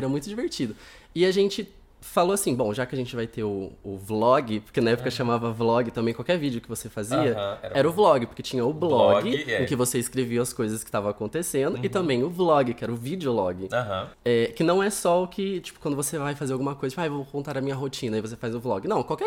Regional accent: Espírito Santo do Pinhal, São Paulo, Brazil; accent: strong accent; Em Espírito Santo do Pinhal. Porque eu nasci aqui em São Paulo, mas com 2 anos eu fui pra Pinhal. Uhum. Então, tipo, a minha vida toda é de lá. Inclusive, por isso que eu tenho sotaque forte e tal.

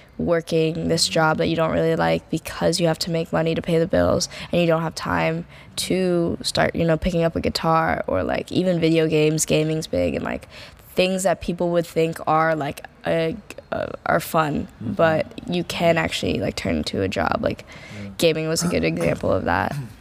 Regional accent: New Jersey, United States; also born or lived in Canada / California / Arizona; I'm from New Jersey, but like we lived in Canada. I graduated high school in Sacramento, lived in Arizona for a year.

